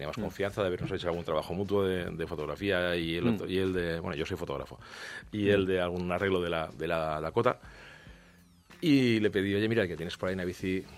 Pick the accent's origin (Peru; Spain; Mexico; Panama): Spain; Pyrenees; que decimos donde yo nací, que yo soy del Pirineo, tocando a Francia.